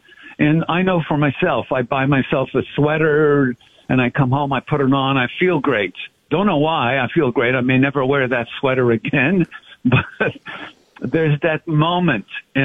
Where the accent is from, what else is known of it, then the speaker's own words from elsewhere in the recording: Montreal, Quebec, Canada; I'm the third of four brothers, born and raised in Montreal.